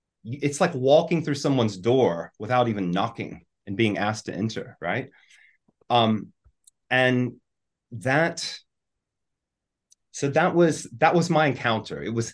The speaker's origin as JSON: {"language": "English", "country": "United States", "said": "as an American missionary in Brazil"}